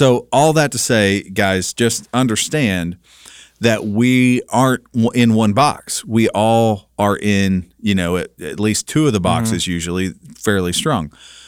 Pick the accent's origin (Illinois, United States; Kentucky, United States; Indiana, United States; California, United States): Kentucky, United States; Right, so I'm from Kentucky.